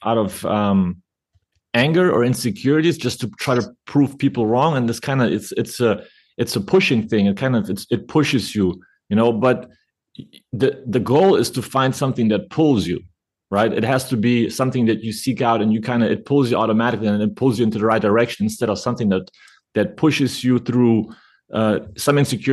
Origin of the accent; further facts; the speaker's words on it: Germany; also born or lived in Lithuania; for a Lithuanian kid growing up in Germany, playing in second division, coaching in second division, and then all of a sudden at CSKA, there's a crack in the door.